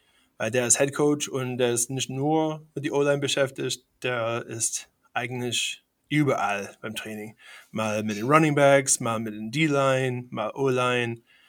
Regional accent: Schaumburg, Illinois, United States; Ich komme aus Schaumburg, Illinois, in der Nähe von Chicago. Ich bin 39 Jahre alt.

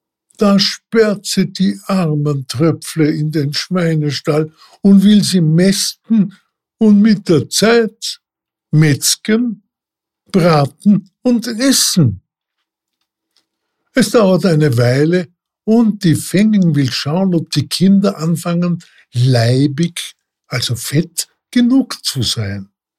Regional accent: Vorarlberg, Austria; Ich bin Vorarlberger und möchte euch unsere verschiedenen Dialekte ein bisschen näher bringen.

